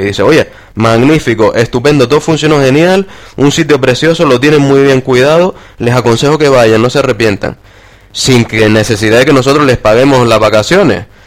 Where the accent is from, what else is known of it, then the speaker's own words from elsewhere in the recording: Canary Islands, Spain; qué generoso que somos los canarios